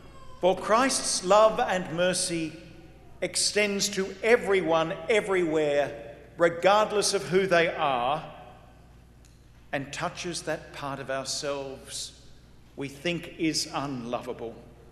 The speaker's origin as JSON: {"language": "English", "town": "Sydney", "region": "New South Wales", "country": "Australia", "said": "I'm a Jesuit from Sydney, Australia"}